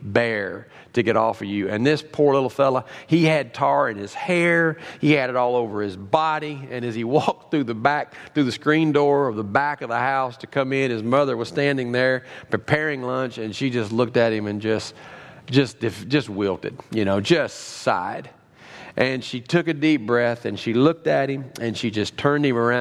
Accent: Kentucky, United States; there's a story that I grew up with in Kentucky of a woman who had 15 kids.

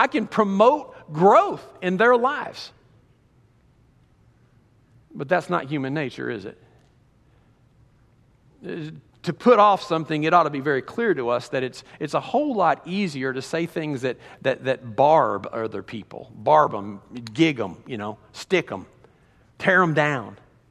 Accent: Kentucky, United States; I'm from Kentucky, okay?

